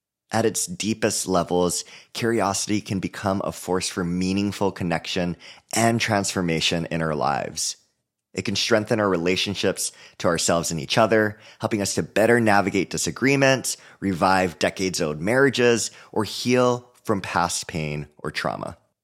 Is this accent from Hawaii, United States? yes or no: yes; Hawaii, United States; now in Oakland, United States; I'm originally from Hawaii, but live in Oakland, California now.